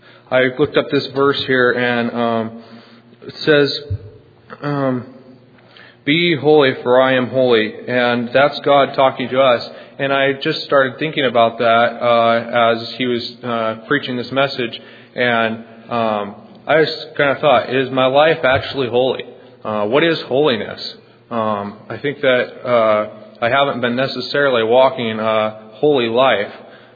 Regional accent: Old Town, Idaho, United States; I'm from Old Town, Idaho, which is what is on my tag. It's around Spokane, Washington area.

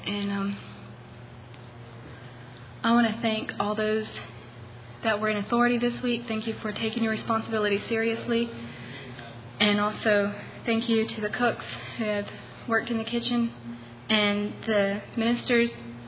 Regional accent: Liberty, Kentucky, United States; from Liberty, Kentucky

